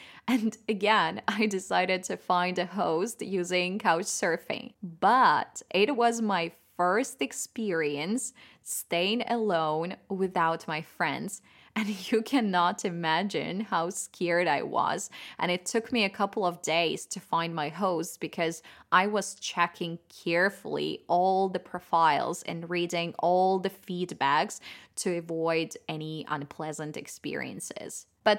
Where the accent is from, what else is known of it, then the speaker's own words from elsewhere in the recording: Belarus; even though I come from Belarus, the country of potatoes, I have never heard of potato salad before